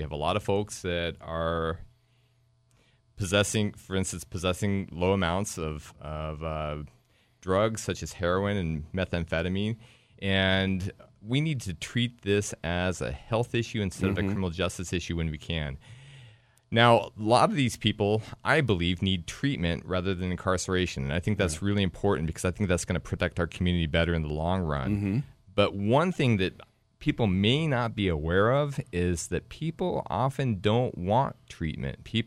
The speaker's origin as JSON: {"language": "English", "region": "Washington", "country": "United States", "said": "I'm from the Seattle area, and after going to Western, I stayed for a little while and then went to law school in Oregon."}